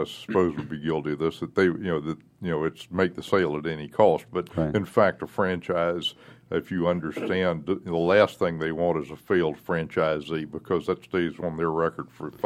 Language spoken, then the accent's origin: English; Jacksonville, United States; I'm originally from Jacksonville, so when you said Jacksonville, my ears perked up.